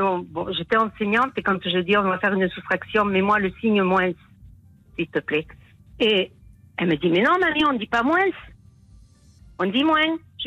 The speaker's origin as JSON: {"language": "French", "town": "Tarbes", "region": "Occitanie", "country": "France", "moved": "as an adult", "said": "Non, madame, vous êtes d'Albi, moi je suis de Tarbes, c'est tout à fait différent."}